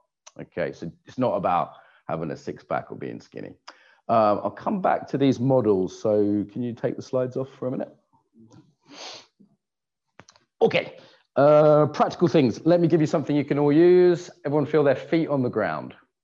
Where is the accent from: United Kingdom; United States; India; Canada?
United Kingdom; So I grew up in the British equivalent of Alabama in a little village where everyone's cousins and there's lots of hard drugs.